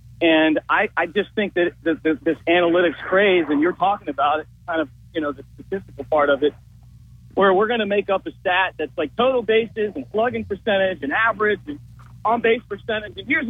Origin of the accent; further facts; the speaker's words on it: Baltimore, Maryland, United States; Now, the baseball fan in me, I grew up in Baltimore.